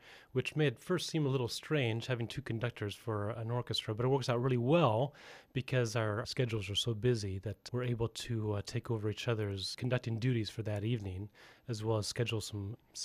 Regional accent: France; also born or lived in Sacramento, California; now in United States; Well, I grew up in France and went to the French public high school.

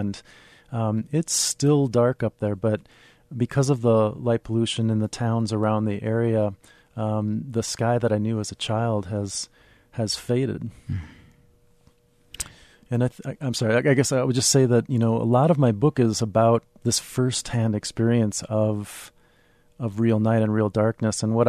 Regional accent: Minneapolis, Minnesota, United States; I grew up in Minneapolis, and the year I was born, my parents and grandparents built this cabin about 3 hours north in the lake country of northern Minnesota.

